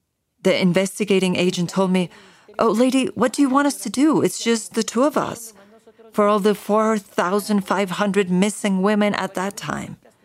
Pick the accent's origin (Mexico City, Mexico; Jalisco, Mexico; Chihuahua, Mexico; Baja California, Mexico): Chihuahua, Mexico; Ciudad Juarez; I'm originally from Ciudad Juarez, Chihuahua